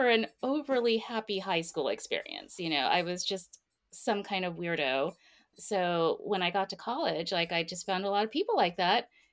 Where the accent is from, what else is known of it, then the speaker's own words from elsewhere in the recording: Homestead, Florida, United States; I grew up in Miami, Florida, and grew up in I grew up in two parts of Miami. So it's not Miami proper. It's pretty far south, Homestead, Florida.